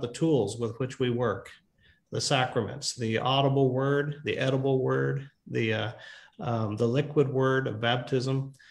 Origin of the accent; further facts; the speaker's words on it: Texas, United States; There we go. I'm a Texan too.